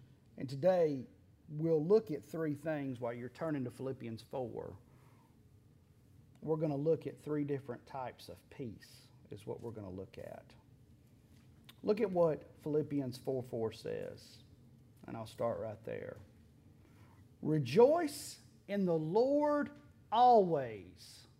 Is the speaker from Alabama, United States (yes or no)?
yes; Alabama, United States; And I know we're from Alabama.